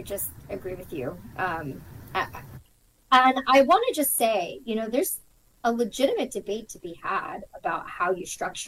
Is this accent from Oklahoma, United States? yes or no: no; Florida, United States; when I look at my local news in South, like where I grew up in South Florida